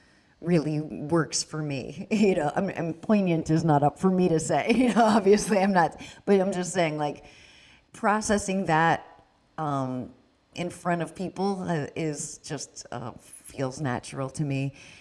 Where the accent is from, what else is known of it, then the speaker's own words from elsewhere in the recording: New Hampshire, United States; For me, being Jewish was really being other, because I grew up in New Hampshire and people didn't know Jews.